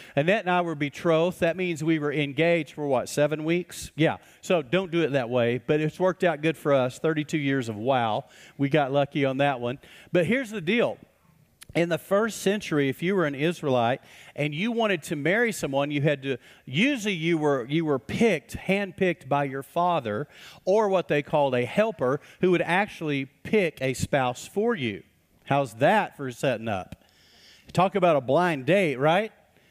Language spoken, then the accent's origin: English; Texas, United States; We were a farming community post-Texas up in Garza County, just a little bit south of Lubbock, north of Snyder. So it's out in the middle of nowhere, basically.